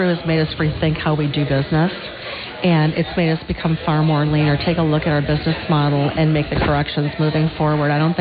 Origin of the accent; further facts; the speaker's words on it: Michigan, United States; I was born and raised in Macomb County and can't imagine living anywhere else.